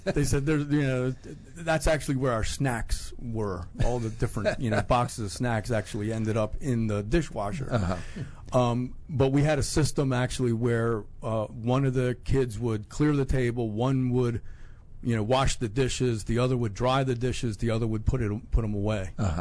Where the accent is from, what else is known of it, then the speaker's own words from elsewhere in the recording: Baltimore, Maryland, United States; So, I grew up in Baltimore, mm-hmm. Maryland.